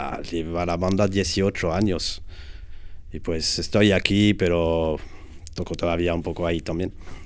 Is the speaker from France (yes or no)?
yes; Brittany, France; Spanish is a second language; now in Spain; yo soy de Bretaña francesa, vivo aquí desde años ya